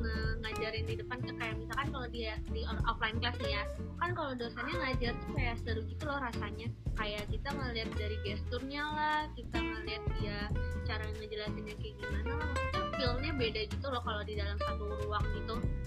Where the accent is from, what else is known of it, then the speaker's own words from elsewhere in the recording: South Kalimantan, Indonesia; gue auto disuruh balik ke Banjar kan, gue kan orang Kalimantan nih.